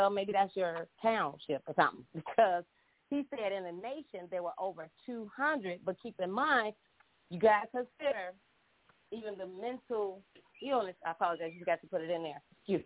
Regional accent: Chicago, Illinois, United States; I grew up in Chicago.

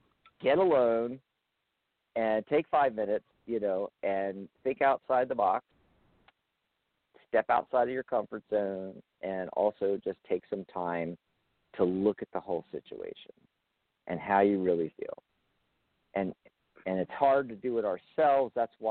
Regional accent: Pennsylvania, United States; I'm from near Philly myself.

